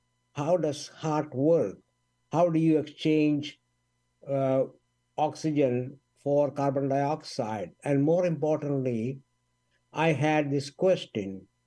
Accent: India; I grew up in India

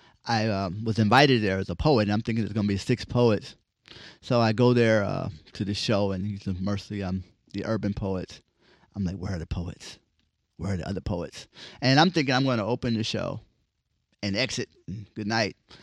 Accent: Los Angeles, California, United States; I'm from South Central, so I know how to, you know, do what I did.

